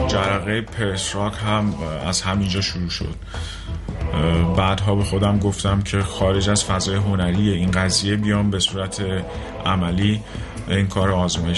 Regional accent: Mazandaran, Iran; also born or lived in Amol; متولد شهر آمول هستم در شمال ایران، ولی بیشتر تو شهرک‌های ساحلی بزرگ شدم.

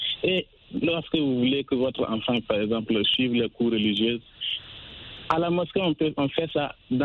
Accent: Burkina Faso; moi je suis burkinabé. Au Burkina, par exemple, nous avons 60%

